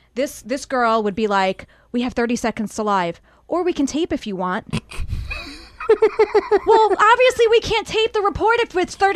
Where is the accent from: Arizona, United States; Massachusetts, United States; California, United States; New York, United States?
New York, United States; We grew up in New York.